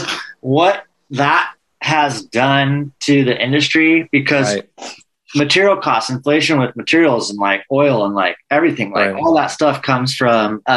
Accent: Apple Valley, California, United States; born there; also born or lived in Santa Barbara / San Diego; I finished high school there. I'm not originally from there. No, I was born in Apple Valley, like by Big Bear.

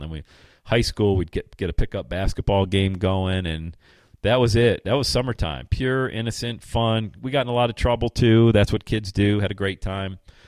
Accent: Bradford, Pennsylvania, United States; as being a child, of a single parent, youngest of 8 kids growing up in Bradford, PA.

